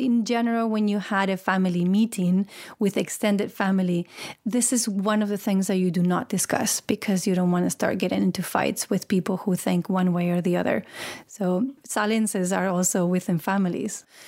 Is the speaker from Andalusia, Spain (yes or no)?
no; Madrid, Community of Madrid, Spain; I grew up in Madrid.